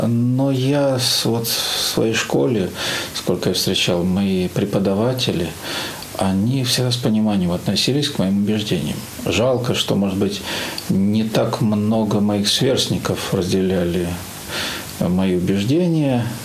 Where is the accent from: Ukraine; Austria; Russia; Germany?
Russia; Penza, Penza Oblast; для меня Пенза – это мой родной город. Я ее всегда вспоминаю, когда вспоминаю свое детство.